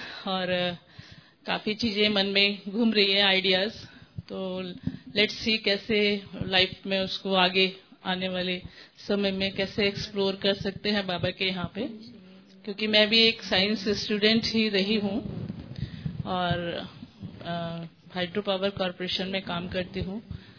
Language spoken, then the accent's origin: Hindi; Delhi, India; मैं हिमाचल से नहीं हूँ, मैं दिल्ली से हूँ